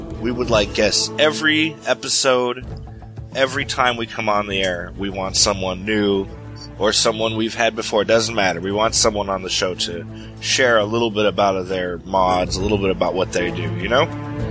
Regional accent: San Diego, California, United States; I grew up there. I grew up in San Diego, up in the suburbs.

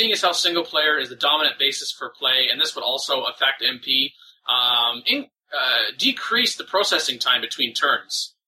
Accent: Canada; I am Canadian and proud of it.

